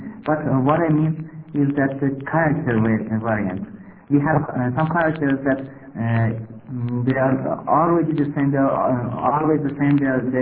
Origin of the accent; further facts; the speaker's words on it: Iran; first language Persian; English is a second language; I speak a lot Persian, not any other language. I have no profession on them. I'm sure there are many variant characters in my language, and And there are more in my neighbor countries who are Persian, like Afghanistan, Tajikistan